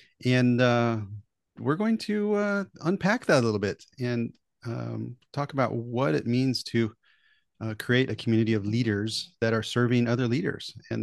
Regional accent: United States; as this American who wanted to get an MBA and had some love for the Netherlands

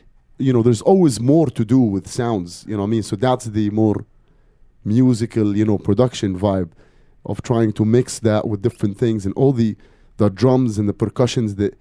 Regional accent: Amman, Amman Governorate, Jordan; English is a second language; We grew up in Amman, you know

